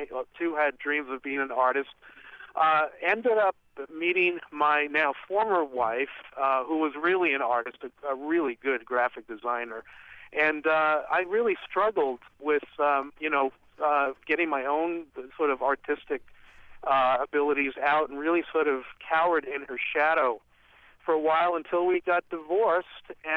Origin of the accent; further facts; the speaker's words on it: New York, United States; First of all, I'm originally from New York, and you were reading the passage about the warehouse-like disco, and I know we were in the same place.